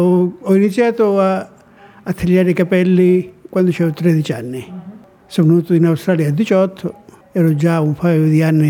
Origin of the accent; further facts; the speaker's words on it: Varapodio, Calabria, Italy; moved away; Un piccolo paese chiamato Varapodio, provincia di Reggio Calabria.